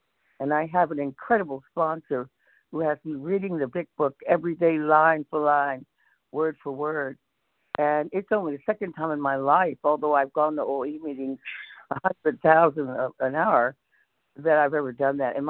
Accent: California, United States; Good morning. … from California.

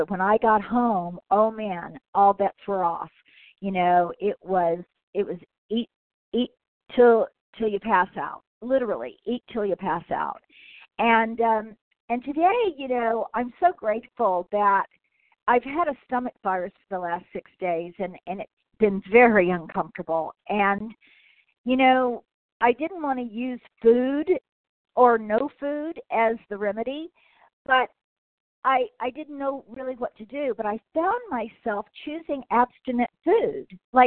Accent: California, United States; I'm recovered from Southern California.

